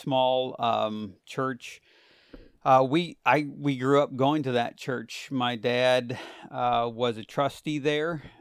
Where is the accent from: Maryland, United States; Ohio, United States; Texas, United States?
Ohio, United States; Yeah, so I grew up in the northwest corner of Ohio. It's very rural farmland up there. It was a very, I would say, kind of poorish community. I grew up in a little town that probably had less than 400 people in it.